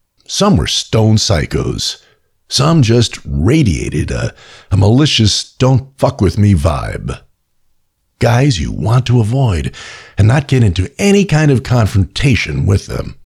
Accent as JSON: {"language": "English", "town": "New York City", "region": "New York", "country": "United States", "tie": "born or raised there", "said": "Growing up in New York City, becoming adept at sizing up other people was essential to survival."}